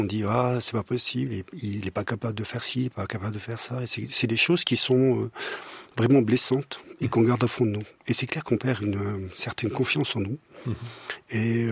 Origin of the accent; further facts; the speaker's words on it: Romandie, Switzerland; moved away as an adult; Après tout ça, j'ai quitté la Romandie pour aller en Suisse allemande, parce qu'il manquait un peu de travail dans les années où c'est que j'avais fini mon apprentissage.